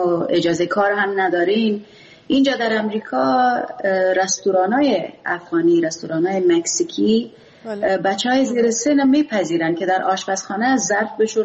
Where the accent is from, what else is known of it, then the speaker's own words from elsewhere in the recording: Afghanistan; first language Pashto; Persian is a second language; چون من زبان مادریم پشتو است